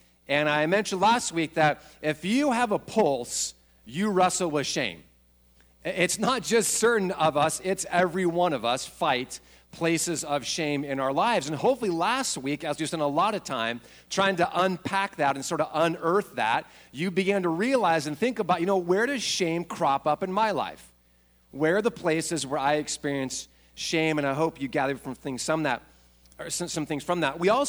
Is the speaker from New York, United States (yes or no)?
no; Spokane, Washington, United States; I remember growing up in Spokane, Washington, Northview Bible Church, the church I was part of.